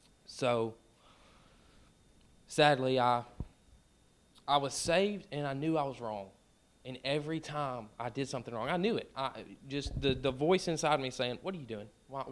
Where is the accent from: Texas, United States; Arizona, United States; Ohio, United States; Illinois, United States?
Texas, United States; just because I'm from Coleman County, and you don't really hear that stuff up here.